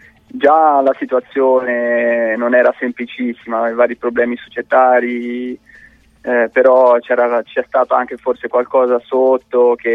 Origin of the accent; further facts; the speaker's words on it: Ancona, Marche, Italy; io sono di Ancona